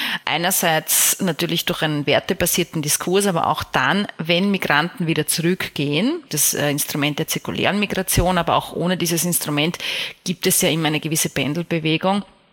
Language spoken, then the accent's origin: German; Vienna, Austria; ich komme ja aus Wien, die Stadt von Freud